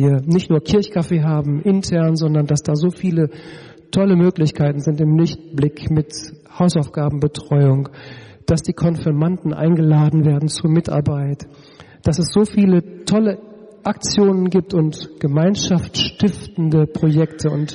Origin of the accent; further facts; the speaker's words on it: North Rhine-Westphalia, Germany; Ich konnte das ganz gut ertragen als Ostwestfale, da sagt man manchmal auch, was man meint.